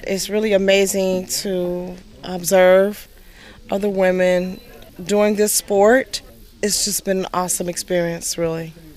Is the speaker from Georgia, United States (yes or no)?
no; Lake Bluff, Illinois, United States; I'm from Lake Bluff, Illinois.